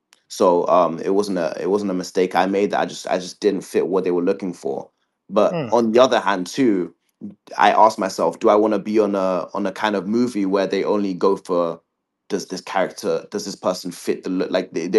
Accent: Winnipeg, Manitoba, Canada; like I said, I was from Winnipeg, right?

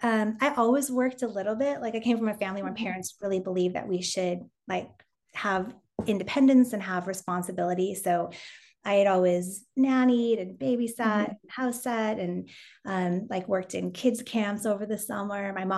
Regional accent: California, United States; I grew up in Southern California. Don't judge. And I grew up as the second of four kids

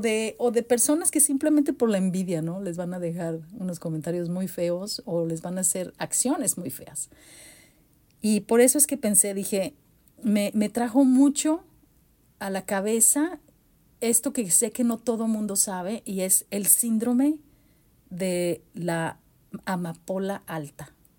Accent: Mexico; moved away; en la comunidad donde yo crecí, en México

